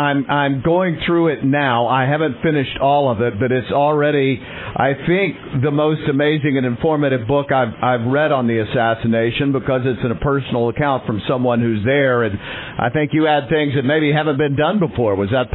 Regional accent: Dallas, Texas, United States; I grew up in Dallas, so I have studied this stuff for 50 plus years.

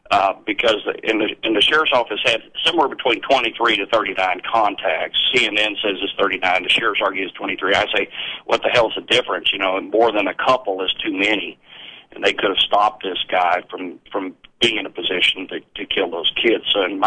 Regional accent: Texas, United States; but as a Texan, I learned how to handle a weapon before I was a teenager.

